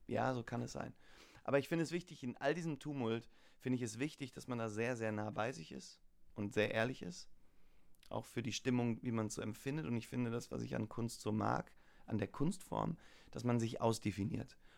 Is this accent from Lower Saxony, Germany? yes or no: no; Hagen, North Rhine-Westphalia, Germany; Ich komme aus Hagen und ich wollte nicht zu nah zu Hause sein